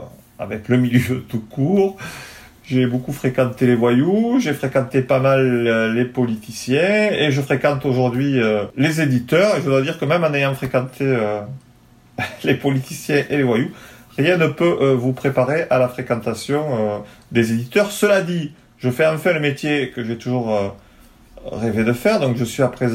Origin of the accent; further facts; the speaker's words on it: Marseille, Provence-Alpes-Côte d'Azur, France; D'abord, je suis un petit Marseillais, donc à Marseille